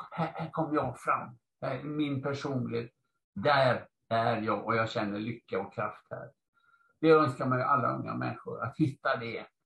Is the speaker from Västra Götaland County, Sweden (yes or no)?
yes; Gothenburg, Västra Götaland County, Sweden; Jag är uppvuxen i Göteborg och det var det man hade på alla skolan och sånt, Dixieland och New Orleans.